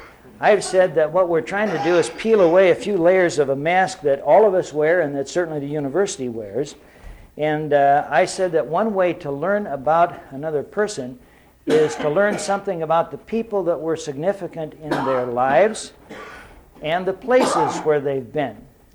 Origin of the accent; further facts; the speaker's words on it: Midwest, United States; I told you about my hometown, what it was like to grow up with all the freedom that was there in a small town in mid-America